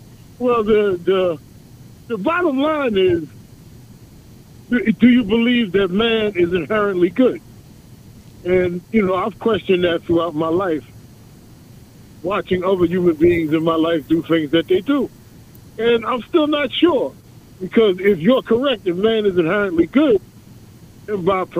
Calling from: Queens, New York, United States; I'm calling from Jamaica, Queens.

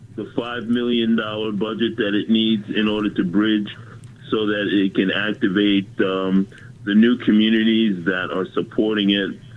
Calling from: Bronx, New York, United States; Bronx, New York.

